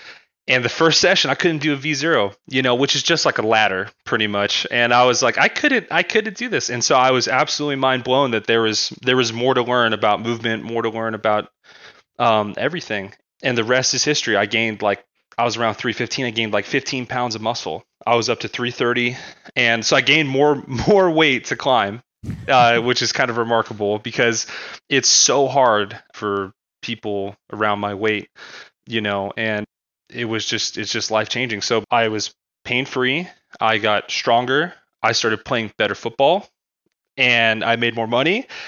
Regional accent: Arizona, United States; I'm from Arizona.

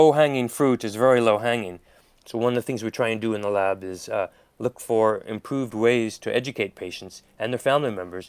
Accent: Philadelphia, Pennsylvania, United States; But, I grew up in Philadelphia. I love it there.

